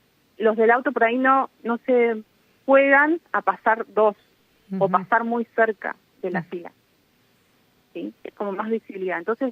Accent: Toay, La Pampa, Argentina; yo soy de Toay, entonces para ir de mi casa al colegio son pocas cuadras.

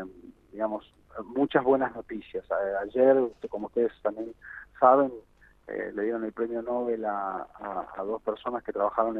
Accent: Argentina; la mezcla que somos los argentinos, y en nuestra zona especialmente, con los pueblos originarios y demás

